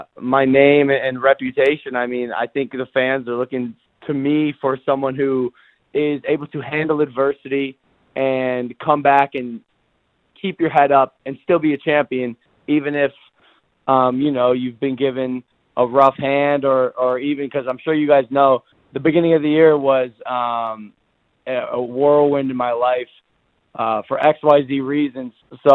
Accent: Cleveland, Ohio, United States; No, bro. I'm from Cleveland. I'm in LA right now.

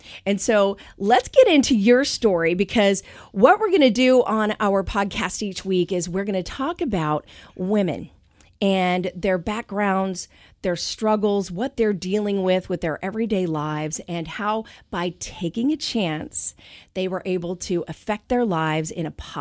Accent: Arkansas, United States; now in Seattle, United States; Now, see, I'm originally from Arkansas, real small town, okay? And when I moved to Seattle, I had been working in Nashville in country radio

